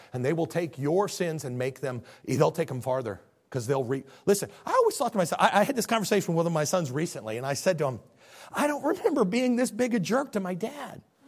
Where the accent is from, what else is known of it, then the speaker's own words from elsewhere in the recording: Chicago, Illinois, United States; now in Little Rock, United States; I'm a Yankee from the Chicagoland area, so I'm more of a Dems than Does.